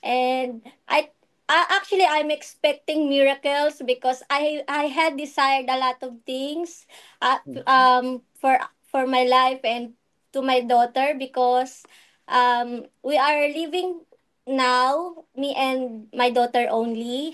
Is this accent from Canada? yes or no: no; Philippines; English is a second language; now in Japan; I am living here in apartment, so cat is not allowed. I came from Philippines, but I live here in Japan.